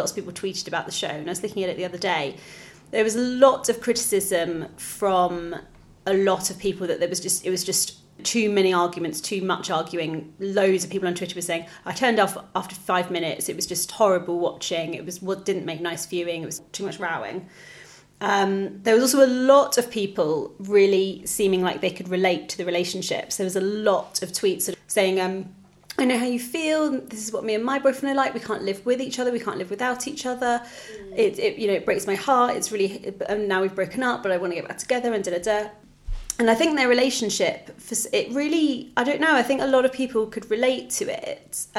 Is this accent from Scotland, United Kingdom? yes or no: no; East of England, United Kingdom; We're both from Essex.